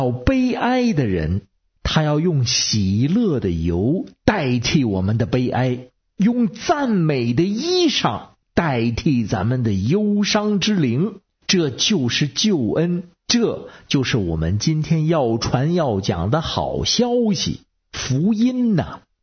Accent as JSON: {"language": "Chinese", "region": "Beijing", "country": "China", "said": "我是北京的…"}